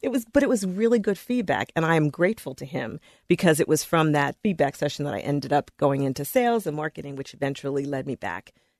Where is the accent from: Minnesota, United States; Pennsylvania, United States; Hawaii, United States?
Pennsylvania, United States; Philadelphia; I grew up in, it was an unusual situation. My father and my parents were missionaries to this country from Jamaica